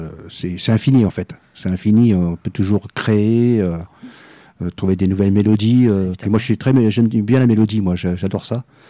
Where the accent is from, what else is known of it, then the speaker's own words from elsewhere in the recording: Paris, Île-de-France, France; born there; je suis né à Paris en 1964.